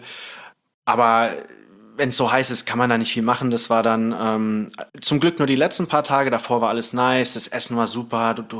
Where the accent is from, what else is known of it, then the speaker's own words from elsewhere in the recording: Thailand; ich bin in Thailand aufgewachsen. Ich bin es schon gewohnt, in heißeren Locations zu sein